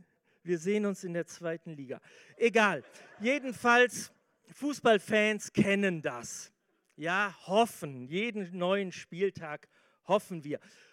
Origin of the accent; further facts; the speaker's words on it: Germany; ihr wisst, ich komme aus Deutschland. Wir sind erstmal reich in Deutschland.